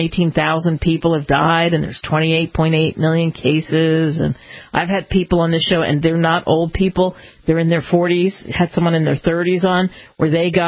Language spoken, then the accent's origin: English; United States; I love this country. I love being an American. I've lived in other places, and I feel like I'm a citizen of the world, and I feel proud to be an American